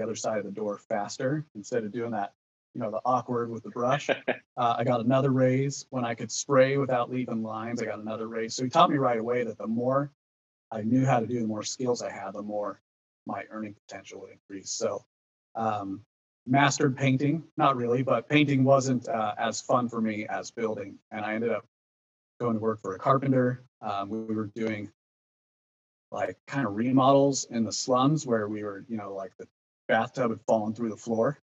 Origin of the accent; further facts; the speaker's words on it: San Diego, California, United States; now in Phoenix, United States; I'm here in Phoenix, Arizona. I'm from San Diego, so nothing but warm weather for me.